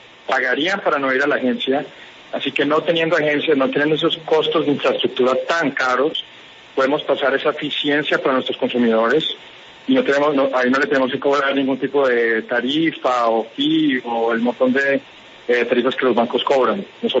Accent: Medellín, Antioquia, Colombia; now in Brazil; Sí, soy de Medellín.

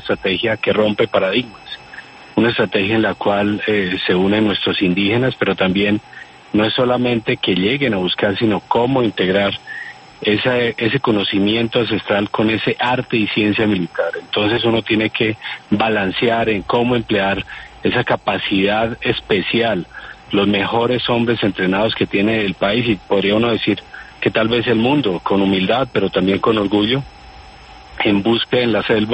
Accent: Colombia

